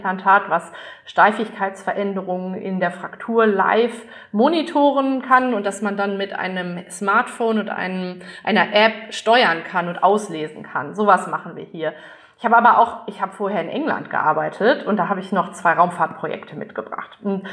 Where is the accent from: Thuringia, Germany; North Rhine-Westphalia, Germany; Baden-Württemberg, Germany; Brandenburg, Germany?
North Rhine-Westphalia, Germany; Detmold; Okay, also ich komme aus Detmold in Nordrhein-Westfalen ursprünglich, habe da Abi gemacht und dann ganz normal Medizin studiert, erst in Halle an der Saale und dann in Lübeck.